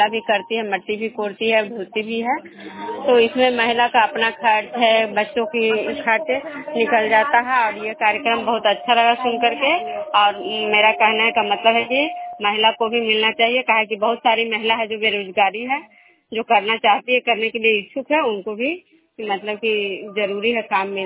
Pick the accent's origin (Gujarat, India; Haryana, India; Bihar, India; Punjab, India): Bihar, India; Bishnupur; मैं विष्णुपुर ग्राम खजरा पंचायत नालंदा जिला नगरनौसा प्रखंड के निवासी हूँ।